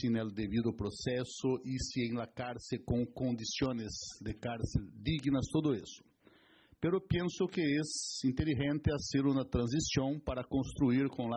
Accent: Brazil; Spanish is a second language; yo personalmente trabajé en mi país

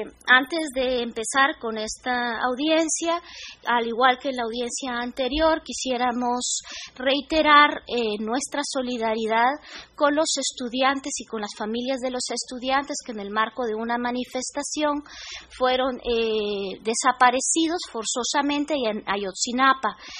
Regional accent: Guatemala; Por ello es que como guatemaltecos no podemos quedar silentes

